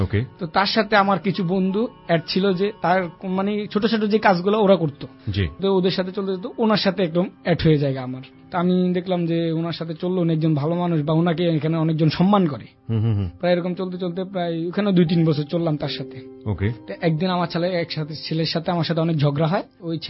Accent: Chittagong, Chittagong Division, Bangladesh; কারণ আমার বাড়ি যত চট্টগ্রাম ছিল

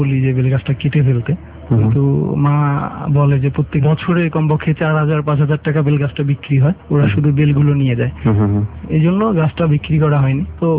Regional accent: Bangladesh; born or raised there

